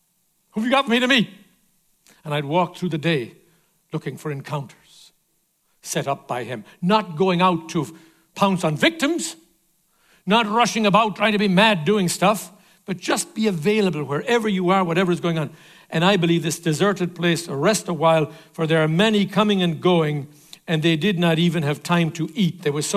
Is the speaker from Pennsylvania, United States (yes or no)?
no; California, United States; You know, I'm from California.